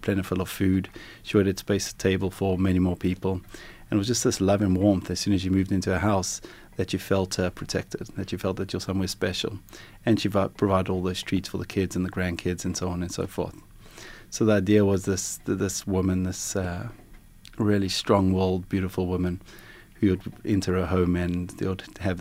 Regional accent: Johannesburg, Gauteng, South Africa; now in New York, United States; So I'm from Johannesburg originally. I've been in New York 20 plus years. I've been in the States about 25 years now.

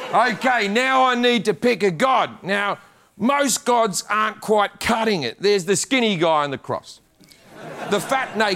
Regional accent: Australia; I'm Australian.

